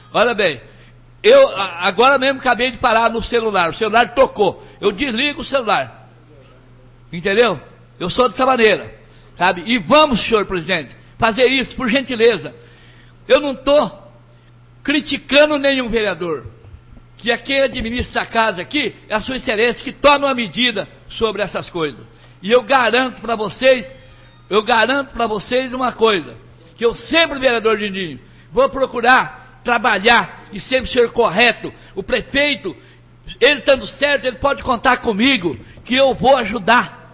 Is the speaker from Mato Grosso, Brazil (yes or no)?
no; Jataizinho, Paraná, Brazil; Eu sou uma pessoa que nasci e me criei aqui em Jataizinho. Não tenho vergonha de falar. Tenho 68 anos de idade.